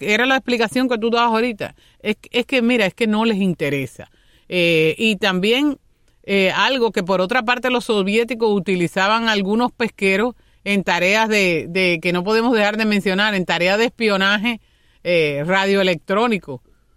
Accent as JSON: {"language": "Spanish", "region": "Las Tunas", "country": "Cuba", "said": "yo soy de Las Tunas y recuerdo bien a fines más o menos de los años 80"}